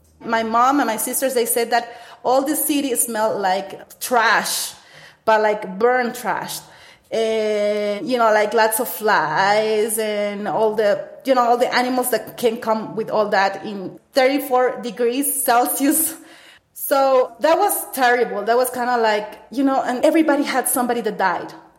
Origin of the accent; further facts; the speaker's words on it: Guayaquil, Guayas, Ecuador; now in Quito, Ecuador; So I'm from Guayaquil, but I live in Quito. Quito is the capital of Ecuador.